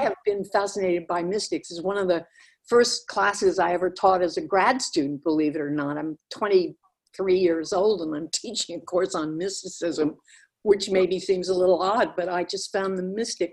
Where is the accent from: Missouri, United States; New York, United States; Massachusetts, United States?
New York, United States; New York City; I grew up in New York City, which was a boon, a fabulous thing to be in a city that was so multicultural and interesting.